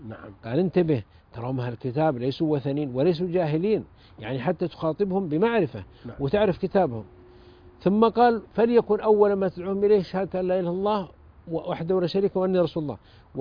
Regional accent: Taiz, Taiz Governorate, Yemen; أنا زرت مسجده في تعز في جامع الجند هذا في مدينتي هذا

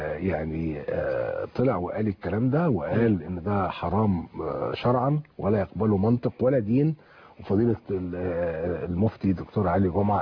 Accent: Egypt; أنا مصري معجون بتراب هذه البلد، وجدودي عاشوا هنا، وأولادي وأحفادي هيعيشوا هنا

